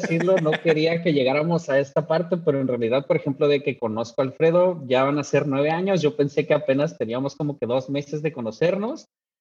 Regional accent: Mexico; okay, como mexicano, a veces no tenemos o no percibimos o quizá no obedecemos tantas reglas

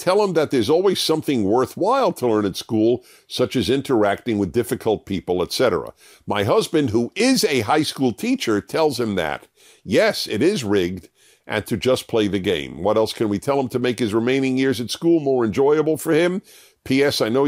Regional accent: New York, United States; I grew up in New York, and we got the daily paper for like 5 cents

